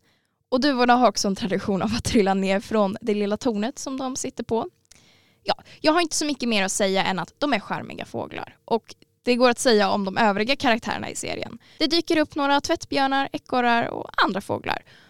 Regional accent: Skåne, Sweden; accent: Scanian; Ursäkta min skånska.

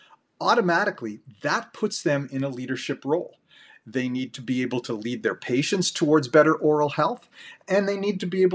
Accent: Canada; I'm from Canada. I'm up north, but it's still snowy here.

